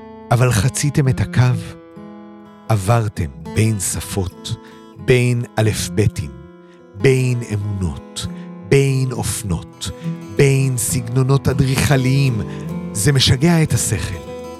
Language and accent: Hebrew; Jerusalem, Jerusalem District, Israel; שיש שכונות יהודיות במזרח העיר. אני בעצמי גדלתי באחת כזאת, גדלתי בגבעה הצרפתית.